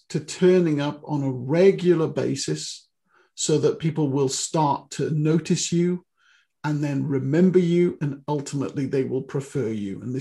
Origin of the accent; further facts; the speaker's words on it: United Kingdom; Yes, I'm a British copywriter. I'm based in South Wales.